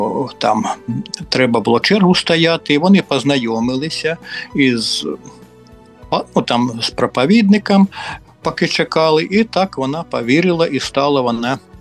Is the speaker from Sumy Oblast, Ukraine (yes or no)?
yes; Ivot, Sumy Oblast, Ukraine; born there; Родився я в Сумській області, Шостинський район, село Івот є таке.